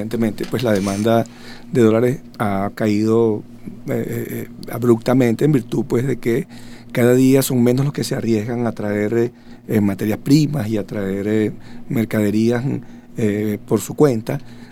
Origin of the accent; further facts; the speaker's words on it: Venezuela; cómo ven al venezolano, dicen, caramba, pobrecito, están pasando la mala. Antes decían que éramos muy malos, que éramos tramposos